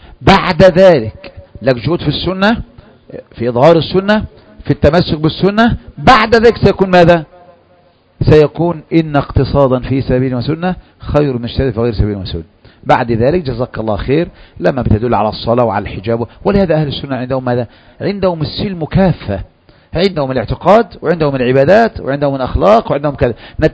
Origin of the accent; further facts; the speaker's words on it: Egypt; إحنا كمصريين مش أنت بس